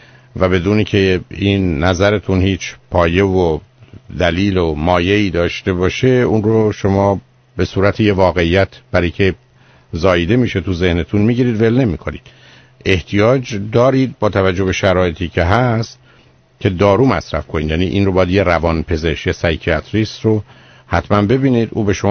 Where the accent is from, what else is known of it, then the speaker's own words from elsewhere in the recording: Iran; ما ایرانی هستیم